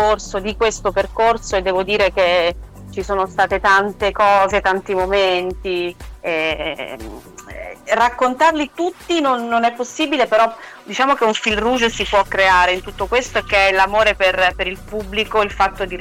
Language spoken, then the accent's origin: Italian; Sicily, Italy; Quindi siamo siciliani nel mondo o in Sicilia, comunque sempre.